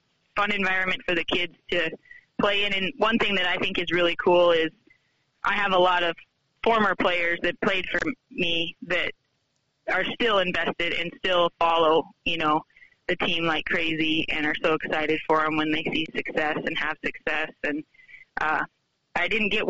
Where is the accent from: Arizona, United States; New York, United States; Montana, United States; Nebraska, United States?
Montana, United States; Well, I grew up in Western Montana, and we had a pretty good support system.